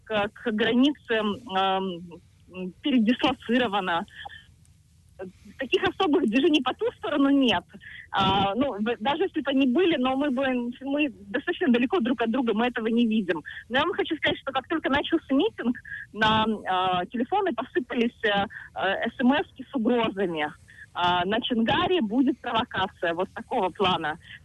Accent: Crimea, Ukraine; Я просто крымчанка, да. Я украинка

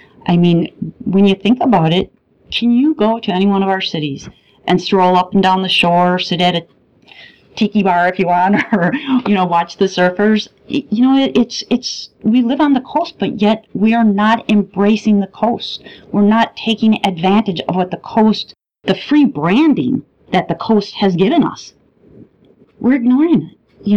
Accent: Midwest, United States; I come from the Midwest, and the Midwest is known for being nice.

